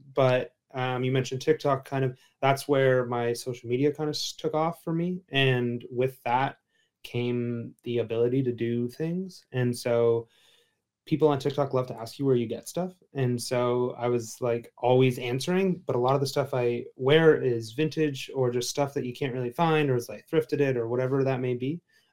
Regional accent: Toronto, Ontario, Canada; now in Los Angeles, United States; Growing up in Toronto, it's very much a walking city, like New York in that way

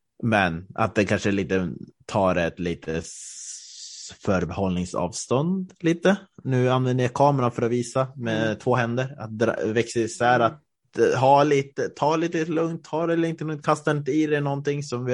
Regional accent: Norrland, Sweden; när jag pratar med vissa så säger de att de hör direkt att jag är från Norrland.

